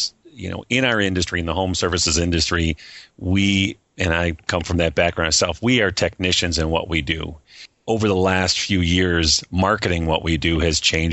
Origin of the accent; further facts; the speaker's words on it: Michigan, United States; Yeah, I'm from Michigan. Been in this area for a little over 25 years